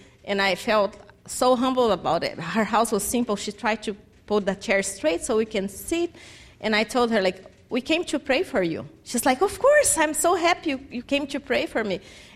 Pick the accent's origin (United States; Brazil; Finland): Brazil; English is a second language; She's like, where are you from? And I say, I'm from Brazil. And I say, I visit my parents every 2 or 3 years.